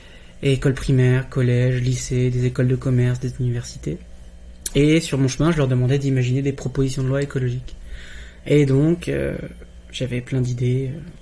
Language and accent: French; Saint-Malo, Brittany, France; born there; Je suis né à Saint-Malo le 14 janvier 89, donc là j'ai 34 ans. Je vais sur mes 35 en janvier 2024. Et ouais, je suis un breton, expatrié comme beaucoup d'autres, la diaspora bretonne